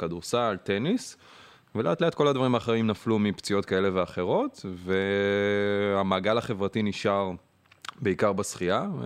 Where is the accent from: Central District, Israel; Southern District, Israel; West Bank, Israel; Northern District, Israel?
Southern District, Israel; Ashdod; also born or lived in Soviet Union; אני במקור מברית המועצות, אז עליתי בגיל 2 לאשדוד.